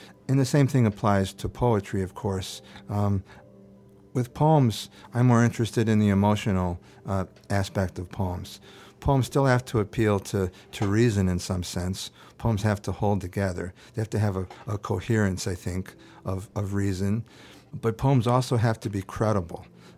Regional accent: Detroit, Michigan, United States; I'm from Detroit.

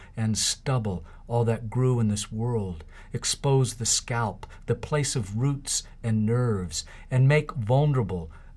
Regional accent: Phoenix, Arizona, United States; I grew up in Phoenix, Arizona, and in a household where there weren't many books, hardly any books at all, but reading was encouraged.

